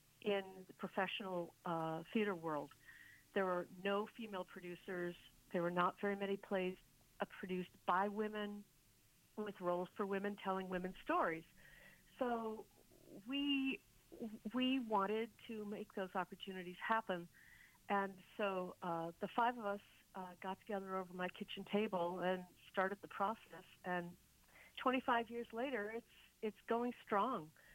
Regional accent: Kohler, Wisconsin, United States; I grew up in Kohler, Wisconsin, which is near Sheboygan.

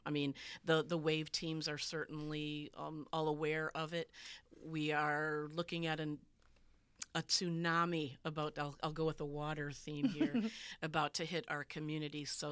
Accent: Racine, Wisconsin, United States; You know, I'm from Racine, Wisconsin. And, I'm from Racine, Wisconsin.

